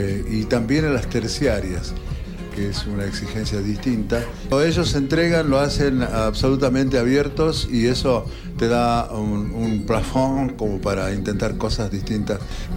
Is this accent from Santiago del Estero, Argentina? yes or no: yes; Quimilí, Santiago del Estero, Argentina; now in Santiago del Estero, Argentina; El homenaje a mi pueblo, que dejé hace 30 y pico de años, en el año 79